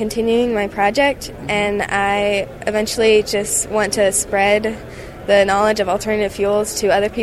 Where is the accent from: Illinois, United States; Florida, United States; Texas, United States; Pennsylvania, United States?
Florida, United States; Merritt Island; I'm from Merritt Island, Florida, and I go to Thomas Jefferson Middle School.